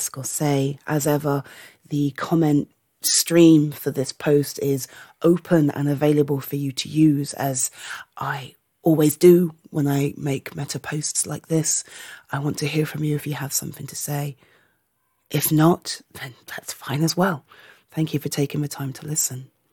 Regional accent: United Kingdom; I am British.

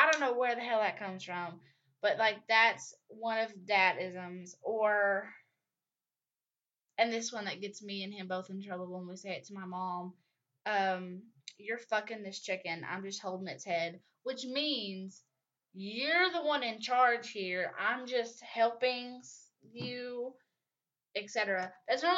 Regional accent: the South, United States; Okay, so y'all, I'm from the South, right? So we have all kinds of these crazy little sayings for stuff.

